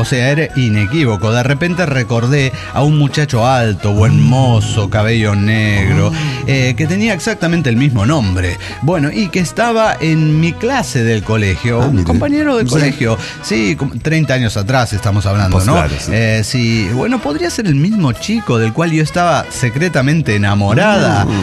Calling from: Coatzacoalcos, Veracruz, Mexico; de Coatzacoalcos, Veracruz.

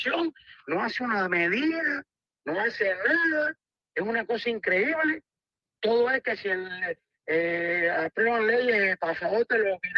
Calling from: Kissimmee, Florida, United States; De aquí, de Kissimmee.

